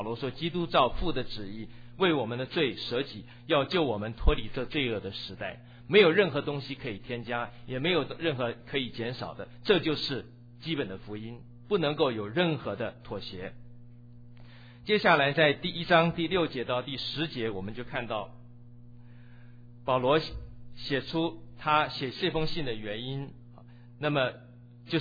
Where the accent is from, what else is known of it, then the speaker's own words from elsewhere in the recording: China; 当年在我们中国人当中，许多西方的宣教士从欧洲、从美国把福音带到中国